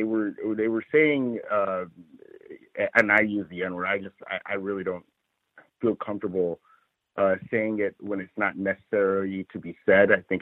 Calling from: Los Angeles, California, United States; I'm calling from Los Angeles.

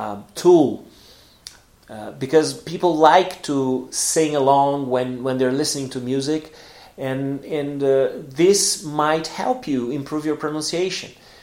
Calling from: Porto Alegre, Rio Grande do Sul, Brazil; English is a second language

